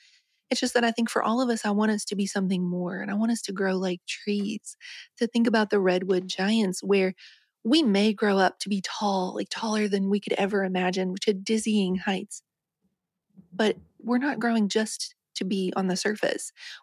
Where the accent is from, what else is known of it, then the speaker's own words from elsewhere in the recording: West Virginia, United States; when I was little growing up in West Virginia and you had like a growth spurt, you're growing just like a weed.